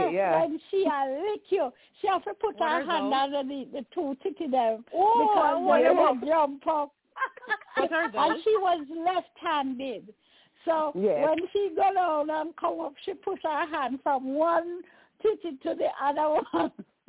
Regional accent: Jamaica; is because I'm a Jamaican and because I went to Crescent.

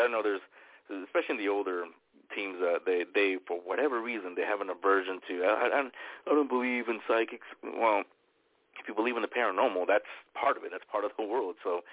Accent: San Francisco, California, United States; It was in my home that I grew up in San Francisco. I call it the Haunted Mansion because it was at the end.

